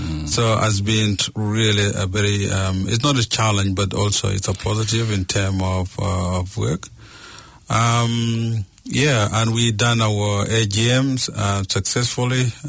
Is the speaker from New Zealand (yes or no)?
yes; New Zealand; But for us as a New Zealander, we trying to influence